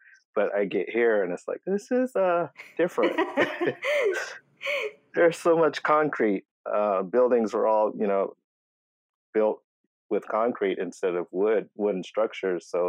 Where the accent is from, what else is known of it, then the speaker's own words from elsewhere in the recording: New Mexico, United States; I grew up in New Mexico. My dad was also in the Air Force, and that's where he was stationed when I was a youngster. I grew up there, and my mom is from South Carolina